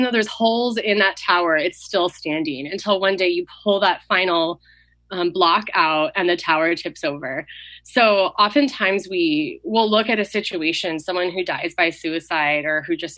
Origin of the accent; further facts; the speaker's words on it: San Luis Obispo, California, United States; I was born and raised in San Luis Obispo. I call this place home